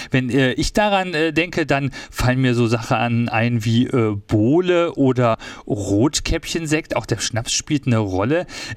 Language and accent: German; West Germany, Germany; Ich komme aus dem Westen